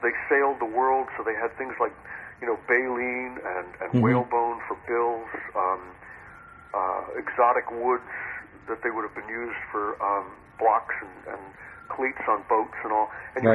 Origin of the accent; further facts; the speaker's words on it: New England, United States; now in Virginia, United States; Yeah, I grew up in New England. I've lived half my life here in Virginia, but I grew up in New England, and I just have New England sensibilities